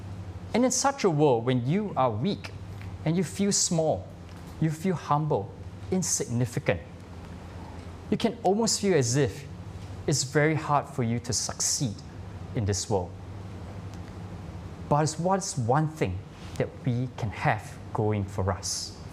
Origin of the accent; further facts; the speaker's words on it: Singapore; But you know, we are from Singapore. We belong to Singapore.